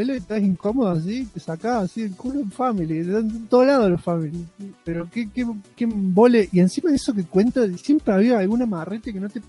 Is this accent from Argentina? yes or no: yes; Mar del Plata, Buenos Aires Province, Argentina; soy de Mar del Plata